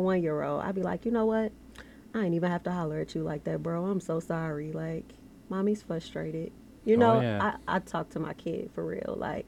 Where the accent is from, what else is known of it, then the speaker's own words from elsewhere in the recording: Minnesota, United States; also born or lived in Chicago, Illinois / Georgia; Minnesota, Chicago. I've lived in Georgia.